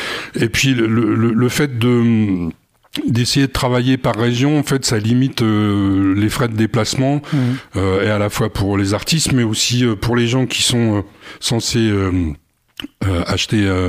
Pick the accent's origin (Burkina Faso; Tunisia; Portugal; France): France; Paris, Île-de-France; moved away; moi je suis un citoyen du monde. moi à l'origine, je suis parisien.